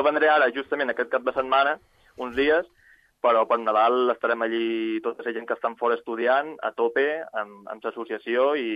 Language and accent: Catalan; Formentera, Balearic Islands, Spain; per als que som de Formentera